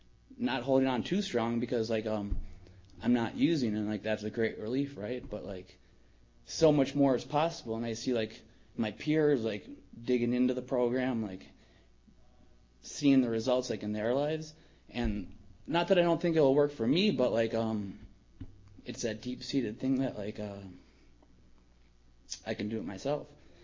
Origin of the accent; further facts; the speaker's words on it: Wisconsin, United States; I'm from Wisconsin, and I've been down here about 4 years